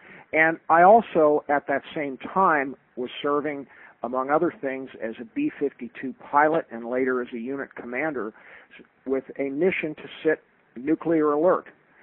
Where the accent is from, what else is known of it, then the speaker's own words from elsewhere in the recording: New York City, New York, United States; I, like you, I grew up in the New York City area